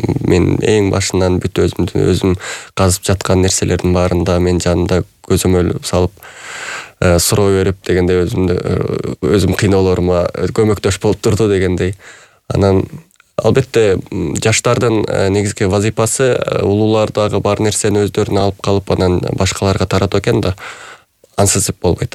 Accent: Osh Region, Kyrgyzstan; чоңойгом. Атам Алайдагы музыкалык драма театрынын көркөм жетекчиси жана биздин айылда Жошоолу айылдык айылында элдик театр негиздеген.

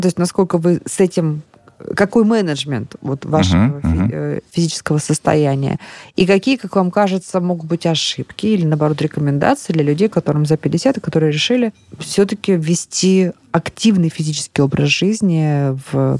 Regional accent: Novosibirsk, Novosibirsk Oblast, Russia; я из Новосибирска.

